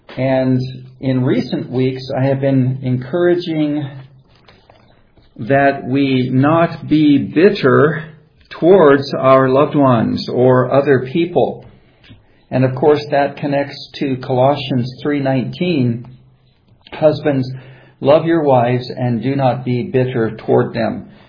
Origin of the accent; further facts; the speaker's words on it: United States; I'm an American, and we recently enjoyed and celebrated Thanksgiving Day in America.